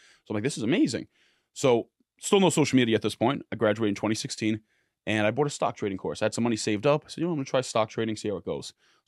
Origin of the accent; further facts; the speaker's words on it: New York City, New York, United States; I'm a kid from the Bronx, humble beginnings, always hustled, always an entrepreneur, never had a snow day, always shoveled snow.